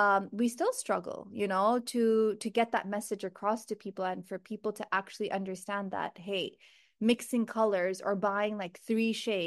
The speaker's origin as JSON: {"language": "English", "country": "Pakistan", "said": "So growing up, I'm Pakistani. So, I grew up in a household where, Pakistanis, the culture is that the fairer you are, the prettier you are, right?"}